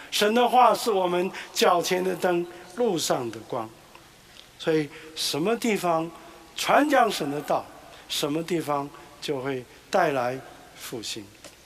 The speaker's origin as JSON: {"language": "Chinese", "country": "South Korea", "tie": "born or raised there", "moved": "yes", "said": "从小出生长大在韩国"}